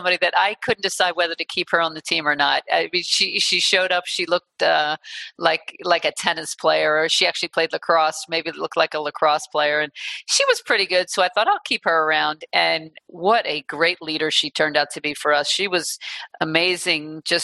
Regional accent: Philadelphia, Pennsylvania, United States; I'm from Philly. I'd like to stick around the East Coast.

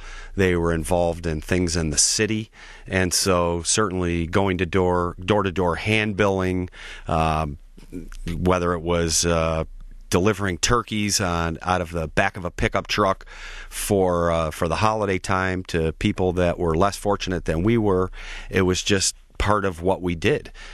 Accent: Detroit, Michigan, United States; And we grew up, I guess, a typical family growing up in the Detroit metro area with four kids going in 25 different directions.

